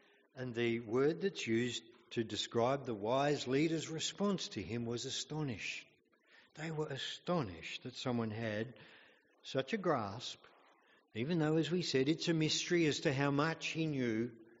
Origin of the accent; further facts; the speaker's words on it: Australia; And I said, well, yeah, I'm lost. I'm from Australia.